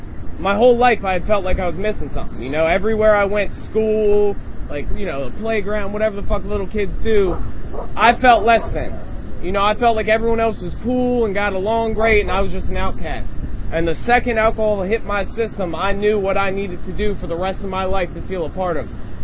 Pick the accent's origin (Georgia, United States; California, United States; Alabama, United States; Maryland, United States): Maryland, United States; Germantown; You know, I grew up in Germantown, Maryland. I come from a decent family.